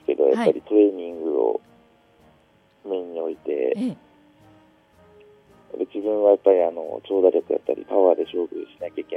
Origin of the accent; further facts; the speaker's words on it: Hokkaido, Japan; はい、北海道。はい、